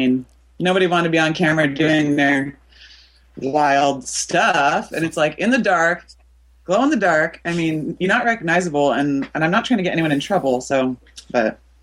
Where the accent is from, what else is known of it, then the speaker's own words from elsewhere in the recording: Portland, United States; I'm born and raised in Portland, and I'm in love with my town.